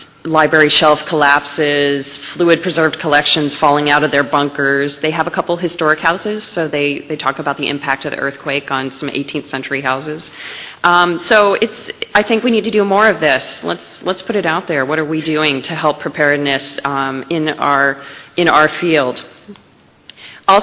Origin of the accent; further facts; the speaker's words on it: Mid-Atlantic, United States; I'm from the Mid-Atlantic, so I'm talking about Hurricane Agnes here.